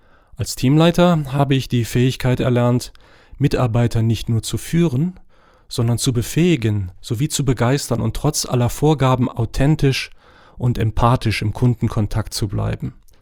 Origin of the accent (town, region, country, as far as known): Morocco; born or raised there; German is a second language; moved away as an adult; now in Germany